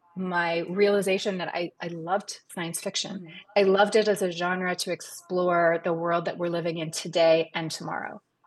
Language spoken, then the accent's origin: English; Canada; You just think as a Canadian, you know, most people in the States are like, oh, you're Canadian.